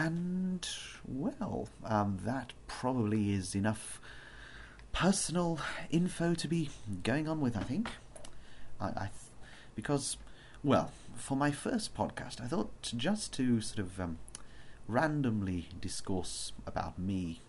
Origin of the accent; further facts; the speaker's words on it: Nottingham, East Midlands, United Kingdom; I come from Nottingham, right in the Midlands, which, for anyone English listening to this, will know isn't exactly the most salubrious of areas.